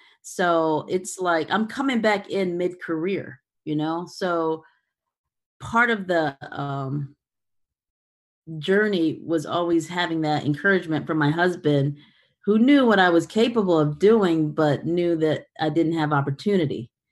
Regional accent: Detroit, Michigan, United States; That's right, Detroit, Michigan. So, you know, I have some happy relatives in Detroit.

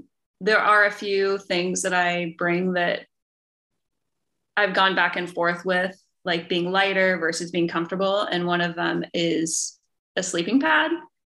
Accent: Dayton, Ohio, United States; I grew up in Dayton, Ohio. Not very exciting at all. No mountains. Not really any hills either.

